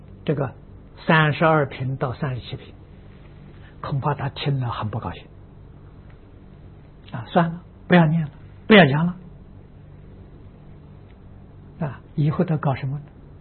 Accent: Jian'ou, Fujian, China; 我小时候住在福建，住在建瓯啊，那个地方啊，扶鸾的风气很盛啊，那时候我们才十几岁啊

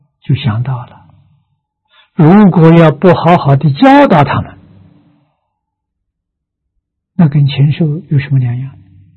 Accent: China; 我们中国人对老祖宗这些德行不能不知道

